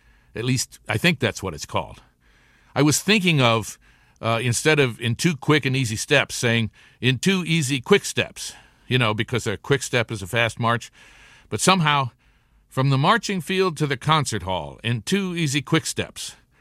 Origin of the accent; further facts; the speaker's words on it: Fargo, North Dakota, United States; Now, I love my hometown of Fargo, North Dakota, but there's nothing like the Apple.